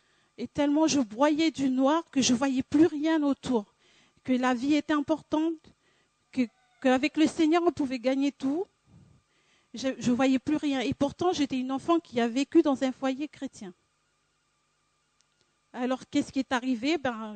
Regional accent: New Caledonia; je viens de la Nouvelle-Calédonie.

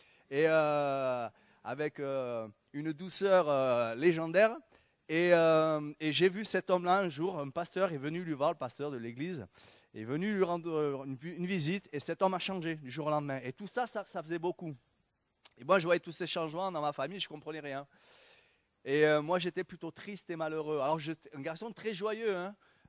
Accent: Toulouse, Occitanie, France; Et j'ai grandi ici, au Mirail

